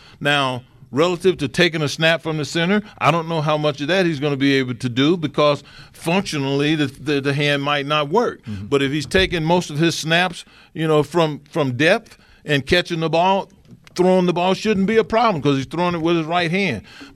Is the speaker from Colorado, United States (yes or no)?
no; Mississippi, United States; That's my home state, Mississippi. I was never recruited to go to Ole Miss.